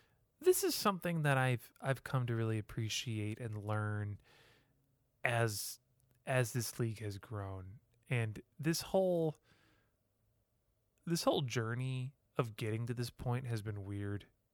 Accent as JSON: {"language": "English", "region": "Great Lakes", "country": "United States", "said": "its early days were very much where I'm from, the Lake States, the East Coast. Well, I'm not from the East Coast, you know what I mean?"}